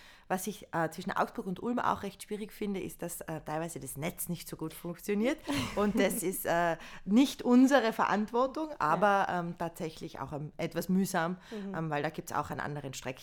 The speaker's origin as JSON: {"language": "German", "region": "Tyrol", "country": "Austria", "said": "Und wenn man mein Heimatbundesland Tirol nimmt, da sind ja sehr viele Berge."}